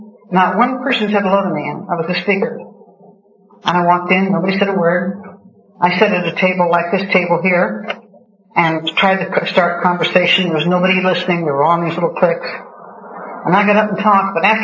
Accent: Reno, Nevada, United States; as I grew up and married and went back to Reno, my hometown, to visit Mom and Dad

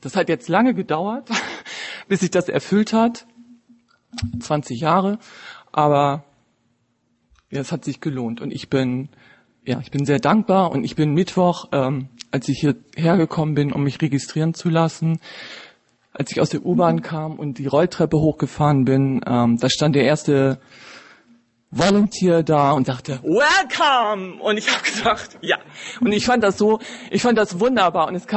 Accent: Bremen, Germany; bin Alkoholikerin. Hi, ich komme aus Bremen

